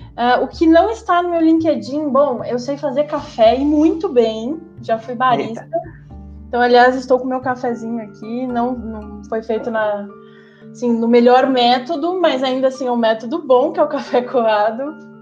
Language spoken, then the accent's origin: Portuguese; São Paulo, Brazil; also born or lived in Curitiba; sou paulista, então hoje eu tô com 28 anos, trabalho na Take, sou analista de performance e inteligência de dados. Moro na Zona Sul aqui em São Paulo